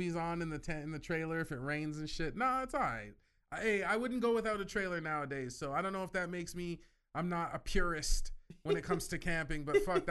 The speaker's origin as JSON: {"language": "English", "country": "Canada", "tie": "born or raised there", "said": "I grew up in Canada, not always the roughest neighborhoods."}